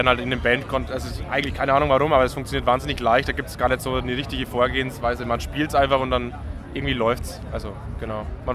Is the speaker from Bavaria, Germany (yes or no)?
yes; Bavaria, Germany; Ich komme ursprünglich aus der Nördlingen Oberpfalz, ein bisschen eine Gurke, so mit Zug und so weiter.